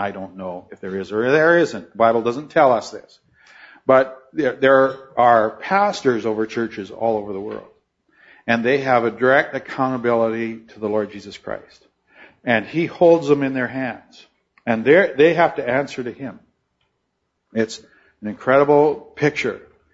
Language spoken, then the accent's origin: English; Drayton Valley, Alberta, Canada; it was in my hometown in Drayton Valley, Alberta.